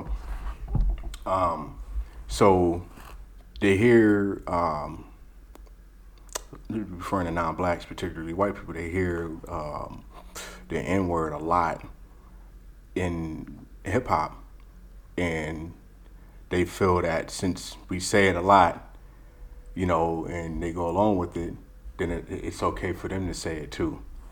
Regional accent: California, United States; I'm from the West Coast, from Cali

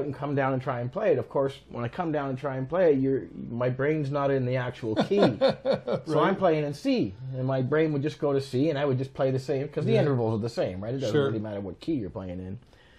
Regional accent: Canada; I was born and raised in Canada. My whole family was.

